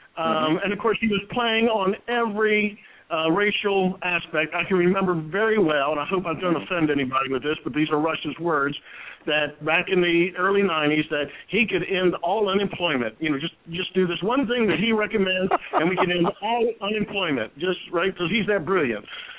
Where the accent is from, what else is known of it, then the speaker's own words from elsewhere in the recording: Cambridge, Maryland, United States; I grew up in Maryland, and matter of fact, Cambridge, Maryland, not too far from was where my farm is